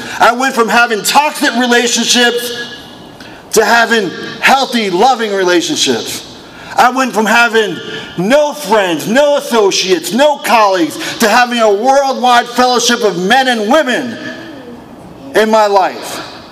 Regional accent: New York City, New York, United States; born there; My parents were born in Puerto Rico. I was born in New York City. I guess that kind of makes me Puerto Rican, right?

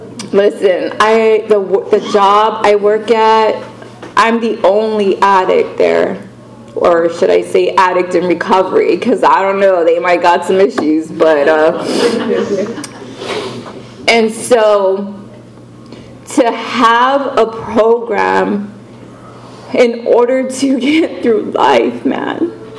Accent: Texas, United States; because I'm from Texas, and so we have so many freaking conventions there

